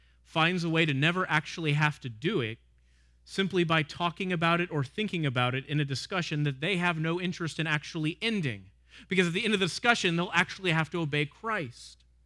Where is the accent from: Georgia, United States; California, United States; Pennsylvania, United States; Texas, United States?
Texas, United States; I'm from Texas. You might have heard. I'm a fan of tortillas